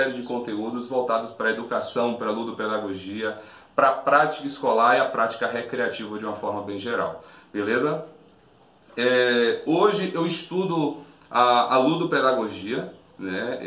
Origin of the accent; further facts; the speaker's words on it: Jaguaquara, Bahia, Brazil; now in Santo Antônio de Jesus, Brazil; Eu sou de Jaguaquara, Bahia. Moro hoje no município de Santo Antônio de Jesus, na região do Recôncavo Baiano, aqui, pertinho de Salvador, pertinho do interior, pertinho da Costa do Cacau, da Costa do Dendê, enfim. Estamos na Bahia.